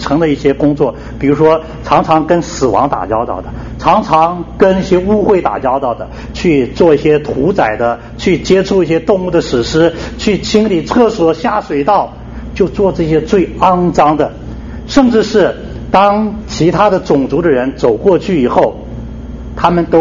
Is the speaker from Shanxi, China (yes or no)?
yes; Shanxi, China; 因为刚才主席介绍我之后大家知道我是山西人，所以山西是产煤的大省